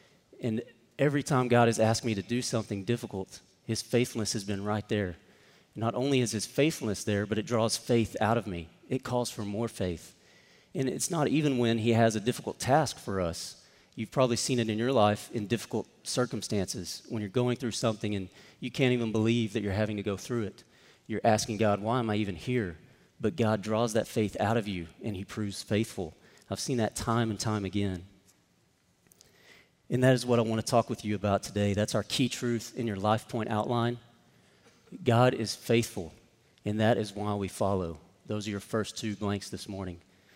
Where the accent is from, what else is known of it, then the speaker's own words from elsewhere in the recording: Comanche, Texas, United States; And I'm originally from Comanche, Texas. If you don't know where that is, you can easily blink and miss it. It's out by Abilene, Texas, technically central Texas